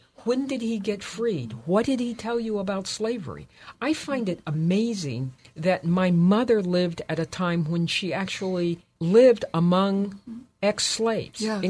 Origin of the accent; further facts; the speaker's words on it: Sacramento, California, United States; and we lived in Sacramento. I grew up in Sacramento.